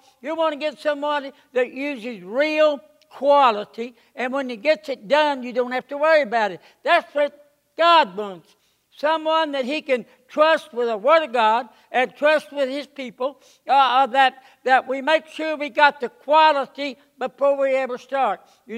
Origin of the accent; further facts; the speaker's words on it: United States; as a young boy growing up in Russell County, you had a revival.